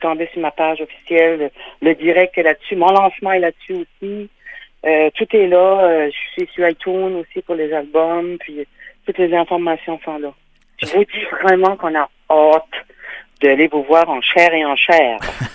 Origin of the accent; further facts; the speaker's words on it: Miscou, New Brunswick, Canada; ce que je faisais quand j'étais petite à Misco, que j'écoutais la radio française qui venait de la Gaspésie